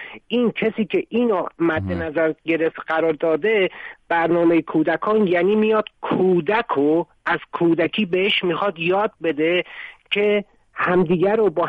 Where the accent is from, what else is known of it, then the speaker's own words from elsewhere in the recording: Tehran, Tehran Province, Iran; born there; بنده خودم یه آذری هم توی تهران متولد شدم.